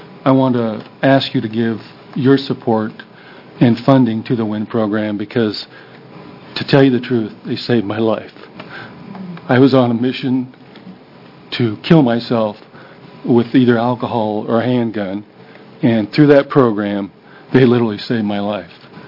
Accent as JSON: {"language": "English", "town": "Grants Pass", "region": "Oregon", "country": "United States", "said": "and I'm from Grants Pass."}